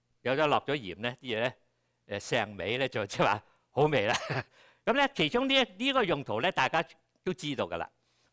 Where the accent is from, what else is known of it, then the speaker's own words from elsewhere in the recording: Kaiping, Guangdong, China; accent: Siyi; 咁咧我太太台山人，我开平，所以我哋都系四邑人。我外父成日叫我落盐啦，佢话落粒成尾啊。我啲音幾正嘅，我啲鄉下音非常正。